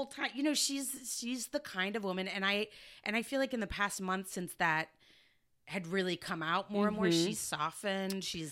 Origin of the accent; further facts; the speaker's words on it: Texas, United States; Well, I'm from Texas